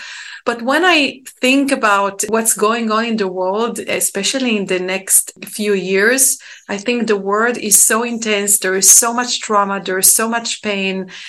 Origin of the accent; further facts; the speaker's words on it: Israel; English is a second language; I'm originally from Israel. Growing up and living through war zones, I lived through four wars and, of course, carried a lot of trauma from the wars.